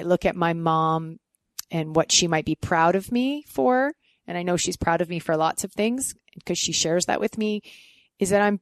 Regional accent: Canada; being a Canadian actually really helped me to support myself as an actress

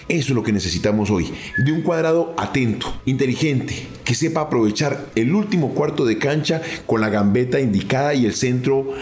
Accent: Colombia; Porque así somos los colombianos, así son los peruanos.

